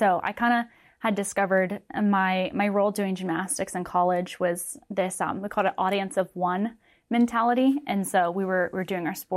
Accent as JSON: {"language": "English", "region": "Virginia", "country": "United States", "tie": "born or raised there", "said": "I grew up in Virginia, actually."}